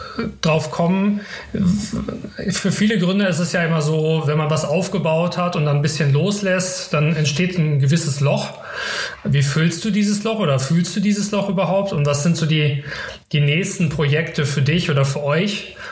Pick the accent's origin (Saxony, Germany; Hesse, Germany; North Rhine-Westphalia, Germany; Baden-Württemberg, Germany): Baden-Württemberg, Germany; Karlsruhe; Okay, also für mich als Karlsruher natürlich einerseits erfreulich